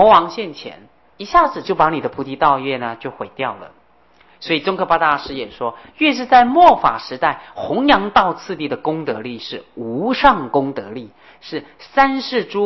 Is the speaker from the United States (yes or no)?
no; China; 我们中国人都非常喜欢六度波罗蜜